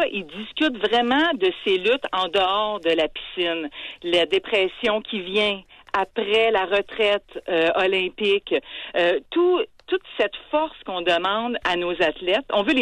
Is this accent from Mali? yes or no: no; Canada; chez nous au Canada